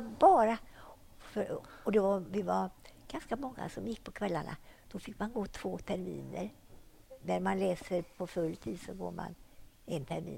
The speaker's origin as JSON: {"language": "Swedish", "town": "Mellerud", "region": "Västra Götaland County", "country": "Sweden", "tie": "born or raised there", "said": "Och jag kan fundera på hur det var hemma i Mellerud."}